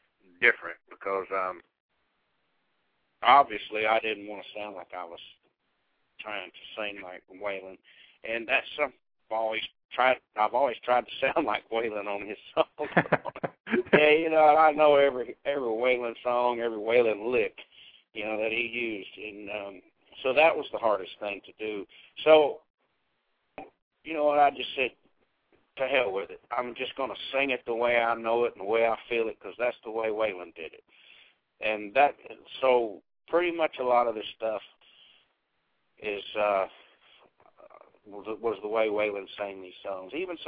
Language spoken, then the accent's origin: English; Texas, United States; It ain't that I'm a cowboy or anything. It's not the fact that I'm from Texas.